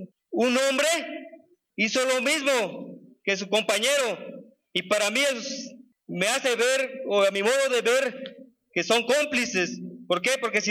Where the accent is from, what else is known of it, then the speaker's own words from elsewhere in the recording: Mexico; como ciudadano mexicano que soy